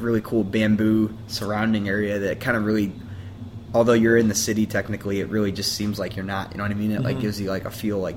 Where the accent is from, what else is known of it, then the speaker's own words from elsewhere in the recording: St. Louis, Missouri, United States; also born or lived in Vermont; I'm from St. Louis. I lived in Vermont for 6 years. Other than that, born and raised here.